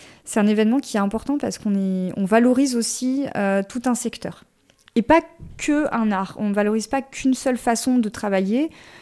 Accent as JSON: {"language": "French", "region": "Auvergne-Rhône-Alpes", "country": "France", "said": "je viens de la vallée du Grésivaudan, de la Chartreuse en général."}